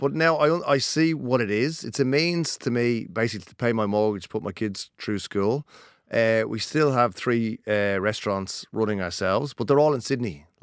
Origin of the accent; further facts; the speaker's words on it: Dublin, Leinster, Ireland; accent: Dublin; now in Australia; Apparently, I'm very Aussie when I come here, and apparently I'm very Dublin when I go over there.